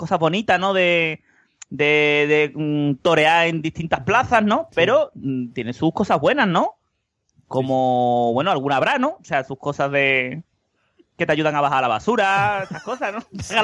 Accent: Seville, Andalusia, Spain; nosotros, Pablo y yo, que somos de Sevilla y tenemos al lado Granada

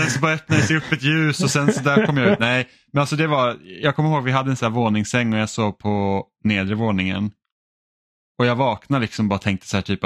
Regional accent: Finland; Jag är finne

